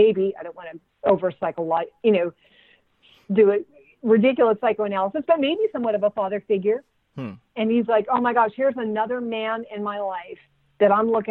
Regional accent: New Jersey, United States; I'm from New Jersey. And I got so many times, like, I want to go all Jersey girl on somebody, but no, stop.

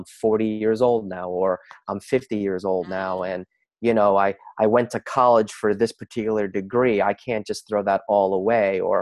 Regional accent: New Jersey, United States; it's called Consciousness with a Jersey Boy. Why? Because I'm from New Jersey.

